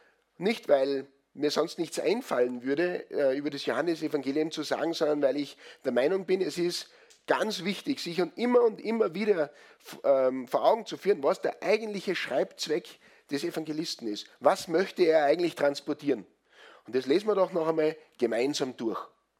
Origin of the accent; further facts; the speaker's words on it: Salzburg, Austria; now in Switzerland; Da, wo ich herkomme aus dem Pinzgau, gibt es die Regel